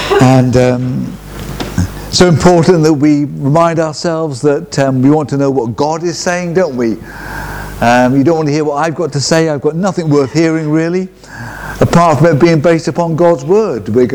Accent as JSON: {"language": "English", "town": "Liverpool", "region": "North West England", "country": "United Kingdom", "tie": "born there", "said": "I also support Liverpool because I was born in Liverpool"}